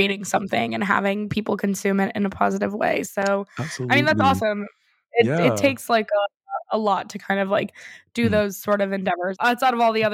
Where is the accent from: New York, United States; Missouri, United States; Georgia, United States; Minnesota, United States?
New York, United States; New York City; I'm a New York City native. I grew up in Manhattan.